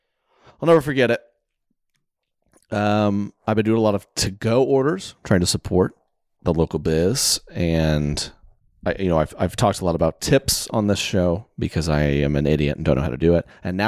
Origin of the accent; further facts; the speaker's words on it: the South, United States; I'm from the South, right? So my grandparents, you got grandparents from the South.